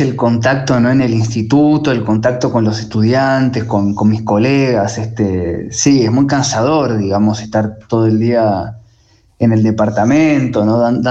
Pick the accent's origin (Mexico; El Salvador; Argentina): Argentina; Buenos Aires; me siento en parte del sur, pero soy porteño.